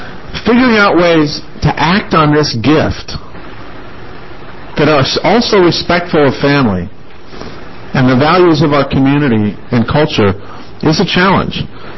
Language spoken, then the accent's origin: English; Bismarck, North Dakota, United States; I grew up in Bismarck, North Dakota.